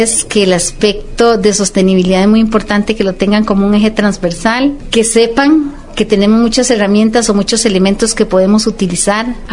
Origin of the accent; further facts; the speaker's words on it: Costa Rica; somos nosotros los costarricenses los llamados a proteger nuestro recurso